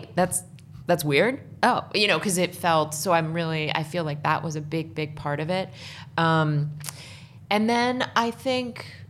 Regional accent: Washington, District of Columbia, United States; born or raised there

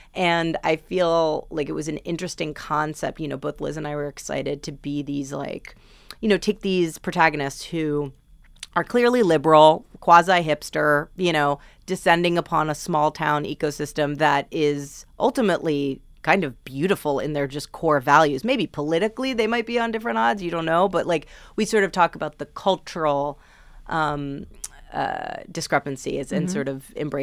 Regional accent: New York, United States; I'm, you know, born and raised in New York

